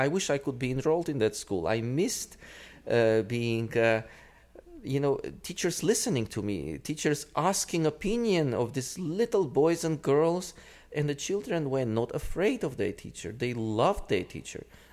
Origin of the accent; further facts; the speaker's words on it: Yerevan, Armenia; Well, I grew up in Armenia as a Soviet kid, and there was no freedom. But at the same time, there was a great, great appreciation for the arts. My native city of Yerevan had over 40 absolutely free music schools.